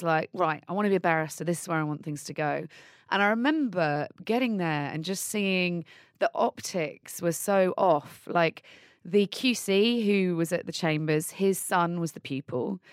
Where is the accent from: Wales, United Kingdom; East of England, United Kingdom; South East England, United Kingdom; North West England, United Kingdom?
East of England, United Kingdom; Leighton Buzzard; also born or lived in Amsterdam, Netherlands; So I was born in Amsterdam, Holland, and Netherlands. And we moved to Leighton Buzzard. It went to this great little state school called Linslade Lower School. Lived in a little cul-de-sac nearby the school.